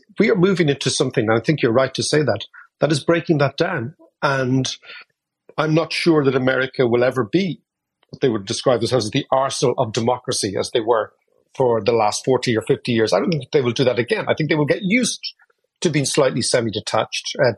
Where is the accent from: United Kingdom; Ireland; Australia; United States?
Ireland; because we, Anton, as Irish people, English speakers, are brought up with the Atlanticist world